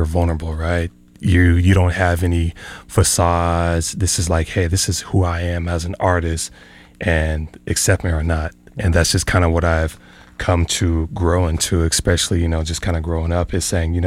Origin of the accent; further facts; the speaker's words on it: New Mexico, United States; now in Tucson, United States; Not originally, but I've been in Tucson for about almost 17, 18 years. Yeah. Originally from New Mexico, then moved out to Arizona.